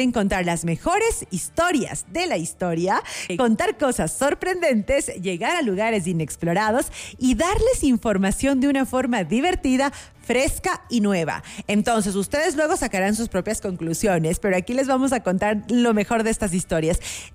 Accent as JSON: {"language": "Spanish", "town": "Quito", "region": "Pichincha", "country": "Ecuador", "tie": "born or raised there", "said": "para quienes vivimos aquí en Quito y crecimos en Quito"}